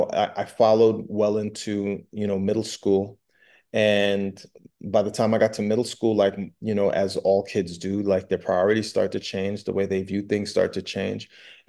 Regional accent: New York, United States; So, growing up in Long Island, like, where typically, the culture of hip hop was more relegated towards the boroughs

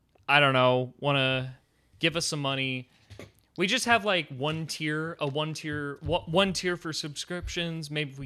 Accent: Lakewood, United States; in my hometown of Lakewood, which is where my parents still live, it's legal to shoot fireworks.

